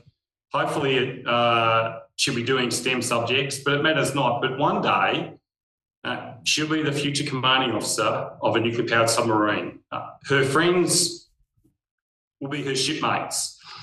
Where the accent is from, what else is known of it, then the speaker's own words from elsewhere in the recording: South Australia, Australia; born there; I was born in South Australia